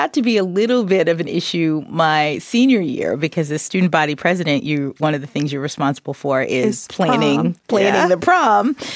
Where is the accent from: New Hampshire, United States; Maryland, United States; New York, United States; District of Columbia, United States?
District of Columbia, United States; Washington; born there; My parents were both teachers when I was born, and I was born in Washington, D.C.